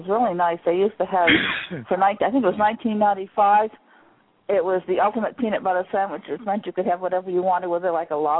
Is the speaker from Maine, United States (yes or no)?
yes; Portland, Maine, United States; born there; Oh, near Portland, yeah. I was born in Portland.